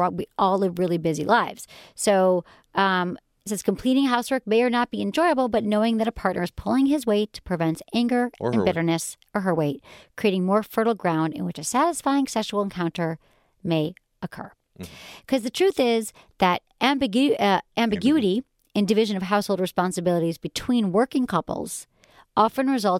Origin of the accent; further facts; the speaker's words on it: Michigan, United States; growing up in Michigan, it was we had to bring in shovel